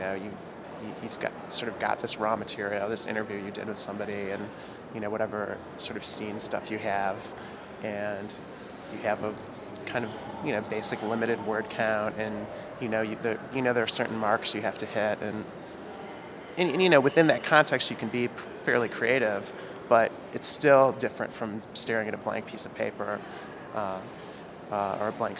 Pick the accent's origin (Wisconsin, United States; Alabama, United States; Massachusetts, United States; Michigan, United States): Michigan, United States; I grew up in just outside of Detroit, and sort of, all of the major knife grinders in the Detroit metropolitan area were somehow related to me